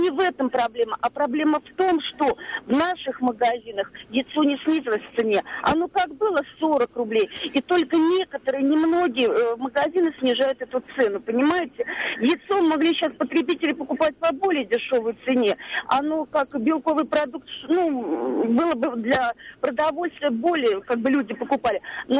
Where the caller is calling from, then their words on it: Moscow, Russia; я звоню из Москвы.